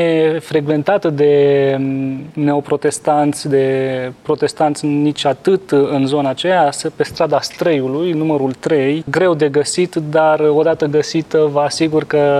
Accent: Cluj-Napoca, Cluj County, Romania; Și eu provin din Cluj, ca și doamna Țanu, însă de la o altă biserică. Eu provin de la cea mai tânără biserică a Clujului.

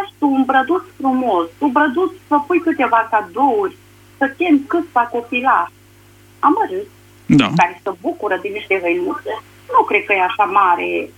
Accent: Mureș County, Romania; De județul Mureș.

